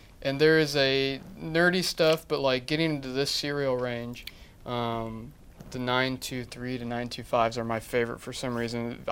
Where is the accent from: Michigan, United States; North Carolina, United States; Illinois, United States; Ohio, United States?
Illinois, United States; Springfield; I'm from Springfield, Illinois.